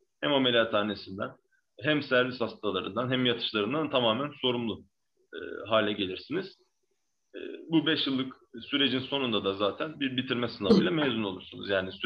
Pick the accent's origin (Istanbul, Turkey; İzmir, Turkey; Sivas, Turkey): İzmir, Turkey; İzmir'de doğdum. İlk ve orta öğrenimi İzmir'de okudum. Çakabey Koleji mezunuyum. Sonrasında lisede İzmir Fen Lisesi'ne girdim.